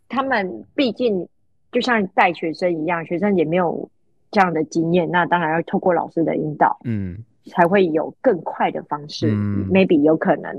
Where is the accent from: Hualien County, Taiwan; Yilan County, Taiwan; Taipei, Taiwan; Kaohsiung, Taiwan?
Yilan County, Taiwan; 因为我是宜兰人嘛